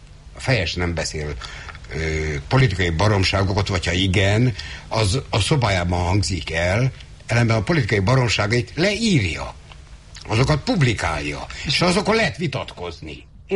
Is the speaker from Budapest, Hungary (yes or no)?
yes; Budapest, Hungary; mert a Józsefvárosból jöttem